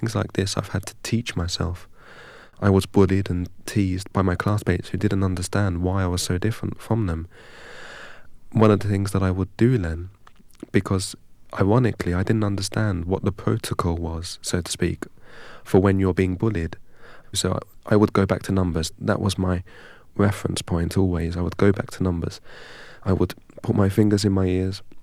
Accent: England, United Kingdom

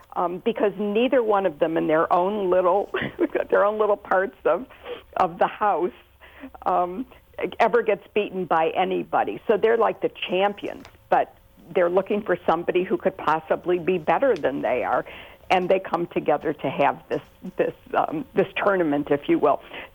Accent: Detroit, Michigan, United States; But I have to say, I grew up in the city of Detroit, and I was there when the riots took place in 1968

